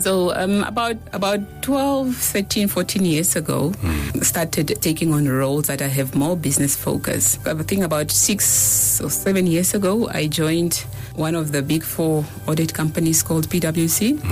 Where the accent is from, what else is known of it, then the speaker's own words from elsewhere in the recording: Katutura, Khomas, Namibia; was born in Katutura many moons ago. I was brought up in Katutura. I went to Katutura schools, starting from Mandume Primary School. And then I matriculated at Eishipena Secondary School.